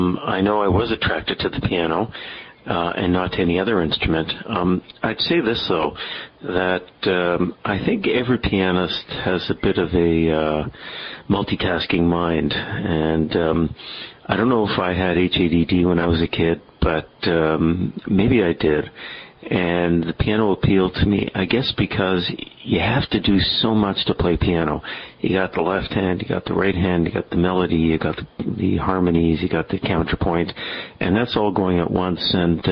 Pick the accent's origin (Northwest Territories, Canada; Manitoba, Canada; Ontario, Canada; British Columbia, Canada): Ontario, Canada; Toronto; I'm exactly from Toronto. Born here and always lived here, except for my 3 years in Ottawa at the U of O.